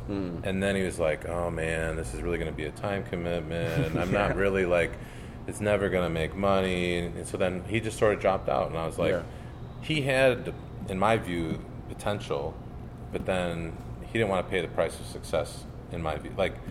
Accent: Traverse City, Michigan, United States; now in Austin, United States; No, I'm from Northern Michigan. Yeah, from Traverse City.

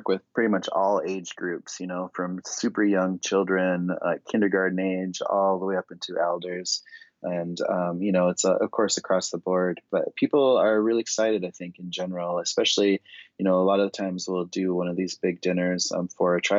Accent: Pine Ridge, South Dakota, United States; I grew up on Pine Ridge Community and in South Dakota, and I'm enrolled with the Oglala Lakota Sioux Tribe.

